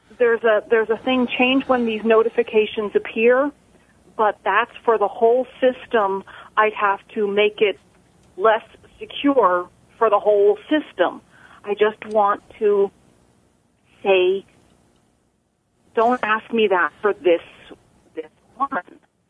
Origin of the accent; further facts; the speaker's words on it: Queensbury, New York, United States; Well, I'm … from Queensbury, but today I'm in Lake Luzerne.